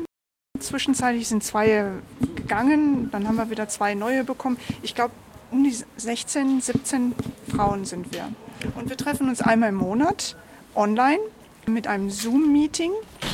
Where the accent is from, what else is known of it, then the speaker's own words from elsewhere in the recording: Germany; moved away as an adult; now in Phoenix, United States; Ja, ich bin Deutsche, das hört man, ich kann noch mal in Deutsch sprechen. Mein Mann und ich, wir leben seit 14 Jahren in den USA und seit 10 Jahren im Großraum Phoenix in Arizona.